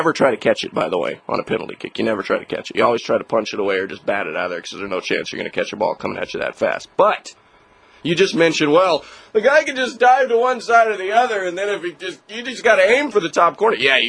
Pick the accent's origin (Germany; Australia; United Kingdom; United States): Germany; back when I was younger, growing up in Germany, I played basketball quite a bit.